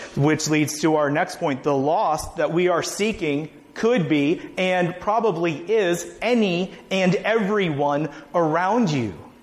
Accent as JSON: {"language": "English", "region": "Washington, D.C. area", "country": "United States", "tie": "born or raised there", "said": "I grew up outside Washington, D.C. My wife hates going to visit my parents who still live up there"}